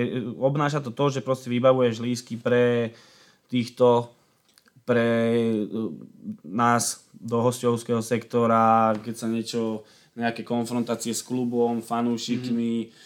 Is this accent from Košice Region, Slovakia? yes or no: no; Trnava, Trnava Region, Slovakia; to sú legendy u nás v Trnave